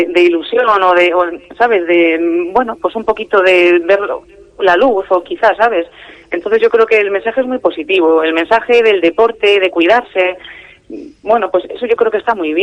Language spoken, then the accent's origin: Spanish; Reinosa, Cantabria, Spain; yo que soy de Reynosa, me encanta